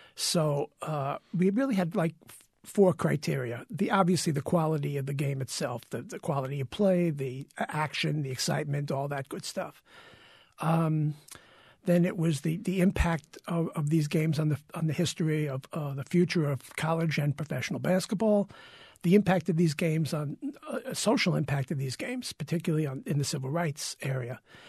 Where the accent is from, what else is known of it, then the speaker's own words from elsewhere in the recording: New York, United States; He's from Syracuse. I'm from New York.